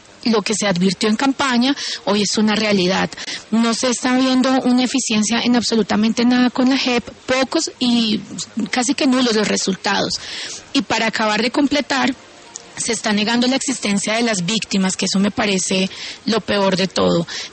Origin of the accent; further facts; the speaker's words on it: Colombia; a mí me indigna como colombiana